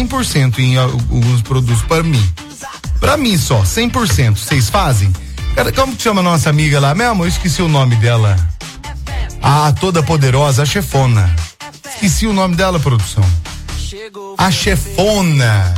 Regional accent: Borda da Mata, Minas Gerais, Brazil; sou de Borda da Mata.

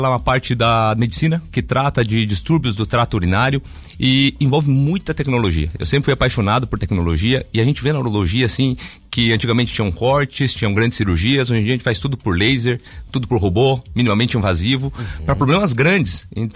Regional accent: Nova Esperança, Paraná, Brazil; also born or lived in Maringá; now in Curitiba, Brazil; sou do interior do Paraná. Nasci em Maringá, cresci em Nova Esperança, uma grande metrópole lá do noroeste do Paraná. E vim fazer faculdade aqui na Universidade Federal do Paraná e desde então me apaixonei pela cidade e tô aqui. Eu tô aqui desde 2004

